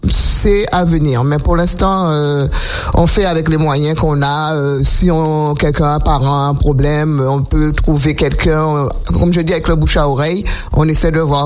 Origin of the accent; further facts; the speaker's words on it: Sainte-Rose, Guadeloupe; Puisque nous sommes des Sainte-Rosiens, comme ils viennent dire, que nous sommes un peuple, je dis un peuple, parce que Sainte-Rose, c'est la plus grande commune de la Guadeloupe, hein.